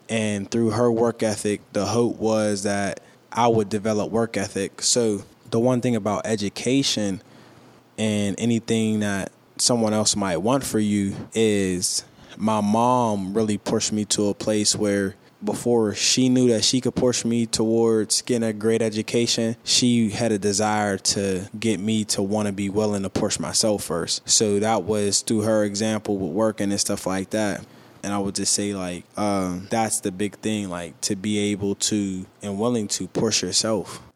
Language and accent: English; Homewood, United States; I grew up in Homewood. It was right in Flory Way.